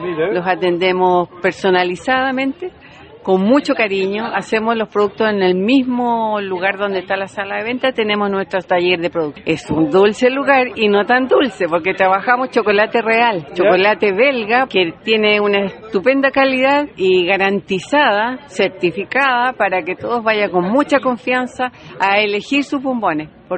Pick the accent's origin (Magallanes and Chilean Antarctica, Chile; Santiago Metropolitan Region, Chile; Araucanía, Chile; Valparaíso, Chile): Santiago Metropolitan Region, Chile; Isla de Maipo; pues somos de Isla de Maipo